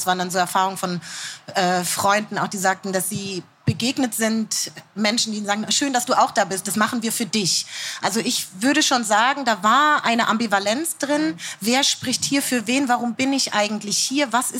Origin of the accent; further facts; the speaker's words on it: Frankfurt, Hesse, Germany; Wenn ich komme aus Frankfurt am Main.